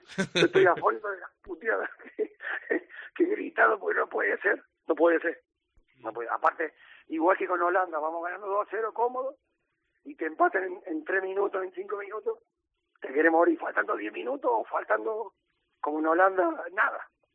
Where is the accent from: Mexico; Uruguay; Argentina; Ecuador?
Argentina; now in Cádiz, Spain; Yo soy de los dos lados, igual ya no soy más argentino que... Yo muero por Cádiz y vivo hace muchos años aquí